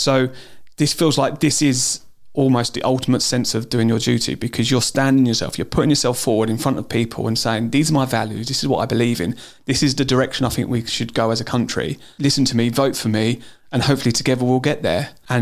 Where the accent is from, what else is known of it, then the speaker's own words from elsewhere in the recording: Chatham, South East England, United Kingdom; Yeah, so I was born in Medway. I was born in All Saints Hospital in Chatham. Grew up in Lawswood.